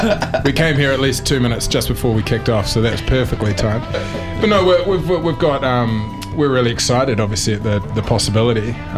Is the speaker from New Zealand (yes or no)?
yes; New Zealand; I'm basically a Kiwi, but I can't speak Dutch, unfortunately.